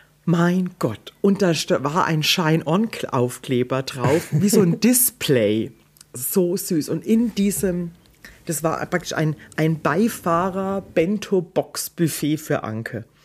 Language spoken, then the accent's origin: German; Weilbach, Germany; Ich komme aus Weilbach, da sagt man tunken.